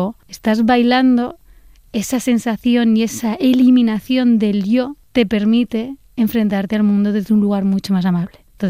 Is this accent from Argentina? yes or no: no; Úbeda, Andalusia, Spain; Porque yo soy de Úbeda, de un pueblo